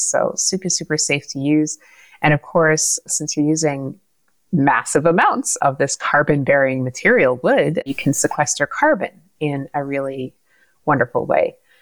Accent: Sioux Lookout, Ontario, Canada; Wolf Clan, and my home community is Laxal First Nation, or Obishkekeng. So I grew up near Sioux Lookout in northern Ontario there, northwestern Ontario. I also have family on my dad's side in Alderville First Nation, and on my mom's side, from Winnipeg and Toronto.

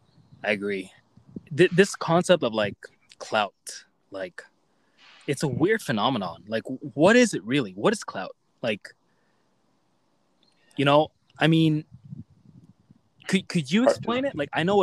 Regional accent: Canada; because I'm from Canada, right? Like our Western culture

